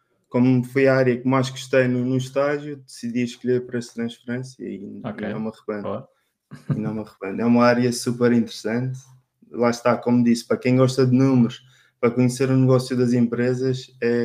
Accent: Madeira, Portugal; Sou natural da Madeira, fui estudar para o Porto

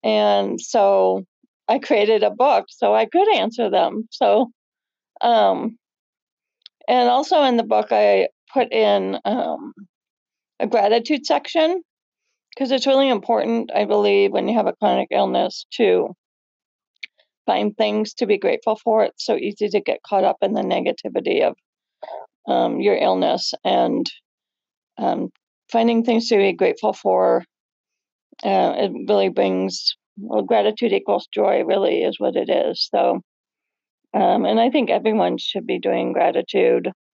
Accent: Minnesota, United States; I grew up in Minnesota. On a summer, we would go to our cabin up north. So this is my kind of ode to my time in Minnesota. I now live in Oregon

